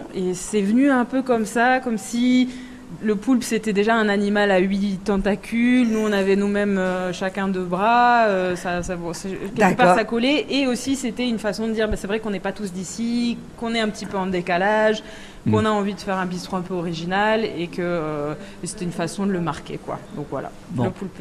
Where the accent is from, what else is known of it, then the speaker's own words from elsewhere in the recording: Occitanie, France; also born or lived in Australia / Belgium / Lebanon; Moi, je suis née en Australie, de mère française et d'un père australien. J'ai grandi vers Montpellier. J'ai étudié en Belgique. J'ai vécu au Liban. Et puis un jour, j'ai fini par atterrir en Ariège.